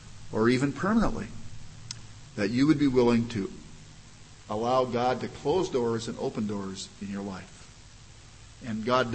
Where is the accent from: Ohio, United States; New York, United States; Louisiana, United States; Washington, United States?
Washington, United States; even though I grew up in Washington State.